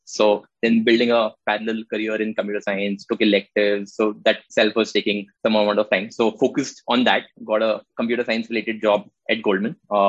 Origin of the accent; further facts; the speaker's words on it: Lucknow, Uttar Pradesh, India; also born or lived in Delhi; So I was born in Lucknow, lived there for a good chunk of my life. Most of my schooling, etc., was from Lucknow. Then towards the end of my schooling, last couple of years, just moved to Delhi, lived there for a while.